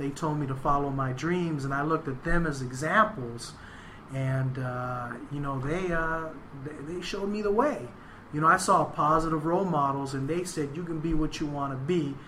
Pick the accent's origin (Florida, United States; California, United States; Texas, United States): California, United States; San Francisco; And I grew up in the Mission, born and raised in San Francisco, got a family, wife and a daughter. So I'm Cuban and Puerto Rican. I was born here in San Francisco.